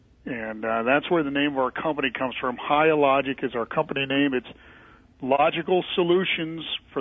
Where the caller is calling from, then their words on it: Kansas City, Missouri, United States; I'm calling from Kansas City, Missouri.